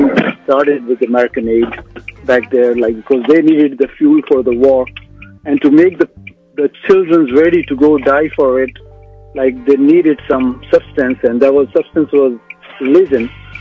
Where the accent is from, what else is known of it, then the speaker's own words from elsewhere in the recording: Pakistan; I'm from Pakistan. I'm born in Pakistan.